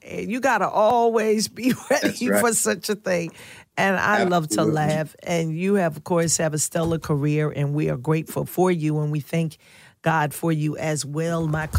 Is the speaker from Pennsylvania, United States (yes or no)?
yes; Philadelphia, Pennsylvania, United States; Well, I'm from North Philly, so I was raised to know how to fight.